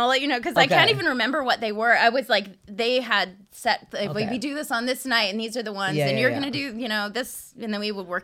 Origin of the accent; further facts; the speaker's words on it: Canada; We're from Canada. Leave us alone.